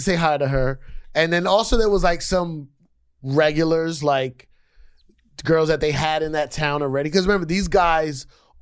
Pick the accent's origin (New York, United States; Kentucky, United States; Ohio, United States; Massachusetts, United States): New York, United States; New York City; because I grew up in New York, so there's always a lot of stuff